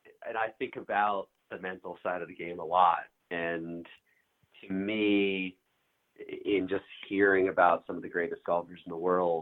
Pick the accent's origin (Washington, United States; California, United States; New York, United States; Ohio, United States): New York, United States; Chappaqua; So I grew up in Westchester County in Chappaqua.